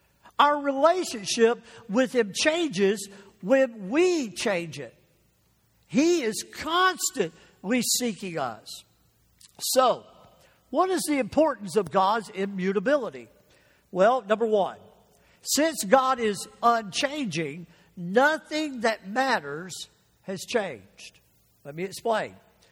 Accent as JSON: {"language": "English", "town": "Jackson", "region": "Mississippi", "country": "United States", "tie": "born or raised there", "also_born_or_lived": "Mobile / Lakeland / Kalamazoo / Canada", "said": "I was born in Mobile, Alabama. I was about 7 years old. We moved to Jackson, Mississippi. Then we made several moves there."}